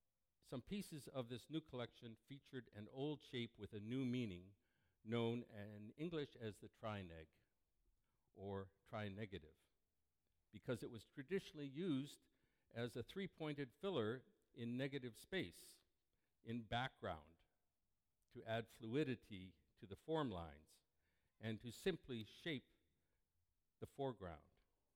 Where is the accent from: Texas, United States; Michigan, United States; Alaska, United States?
Michigan, United States; Detroit; moved away; One is the death of my hometown, Detroit, now a vast ghost city. I was a refugee from Detroit.